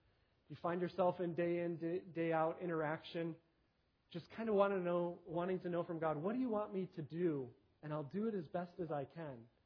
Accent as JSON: {"language": "English", "region": "New York", "country": "United States", "tie": "born or raised there", "said": "I grew up in New York, and when I'm introducing myself to some people, they think of New York as entirely a city, but it's not. It has many rural areas, and I grew up in a pretty rural part of New York."}